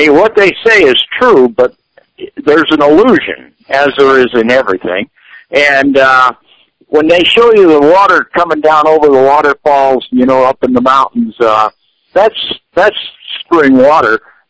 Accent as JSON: {"language": "English", "town": "Golden", "region": "Colorado", "country": "United States", "tie": "born or raised there", "said": "where I grew up is in Golden, Colorado, that's where Coors Beer is made."}